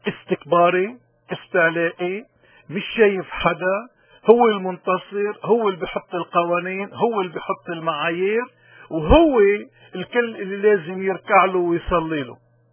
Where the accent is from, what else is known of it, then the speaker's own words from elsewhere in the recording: Lebanon; ولكن نحن كلبنانيين بنقول انه كان لازم يلتقي بحدا من الطائفة الارمنية